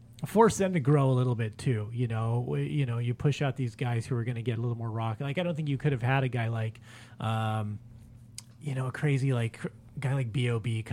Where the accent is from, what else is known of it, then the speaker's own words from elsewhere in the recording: Los Angeles, California, United States; I mean, I grew up in LA in the 80s. I grew up in South Central and, you know, fucking grew up in the hip hop, and that's my music.